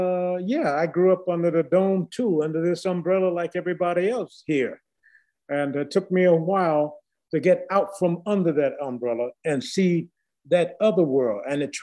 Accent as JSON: {"language": "English", "region": "the South", "country": "United States", "tie": "born or raised there", "said": "I mean, just growing up in the South, growing up in America"}